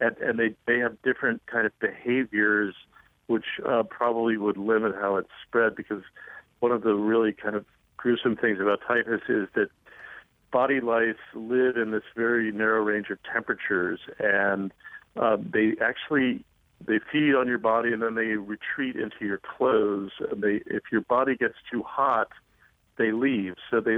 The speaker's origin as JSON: {"language": "English", "town": "Cincinnati", "region": "Ohio", "country": "United States", "tie": "born or raised there", "said": "I am. I grew up in Avondale off of Washington Avenue."}